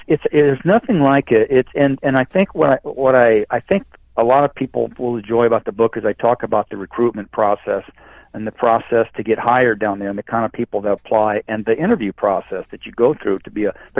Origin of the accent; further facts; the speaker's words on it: Iowa, United States; I grew up in the Midwest and in Iowa, which was cold.